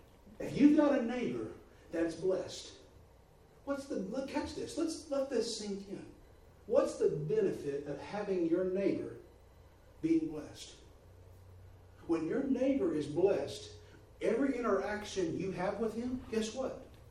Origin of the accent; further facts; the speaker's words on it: Texas, United States; Well, we're not here from here. We're from Texas.